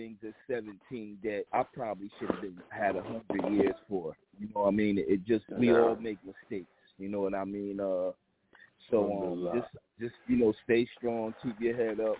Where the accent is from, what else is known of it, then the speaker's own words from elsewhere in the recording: Paterson, New Jersey, United States; Me and Malai, we childhood friends. I'm from Paterson, New Jersey.